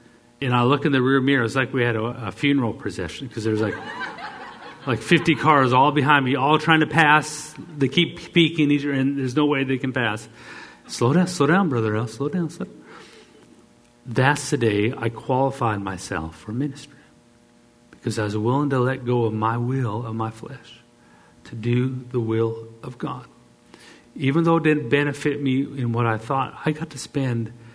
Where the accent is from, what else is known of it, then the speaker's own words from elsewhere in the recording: Canada; I'm Canadian.